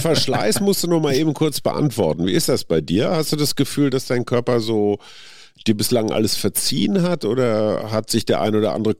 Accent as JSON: {"language": "German", "town": "Münster", "region": "North Rhine-Westphalia", "country": "Germany", "tie": "born or raised there", "said": "in der Zentrale in Münster sein, in meiner Heimatstadt."}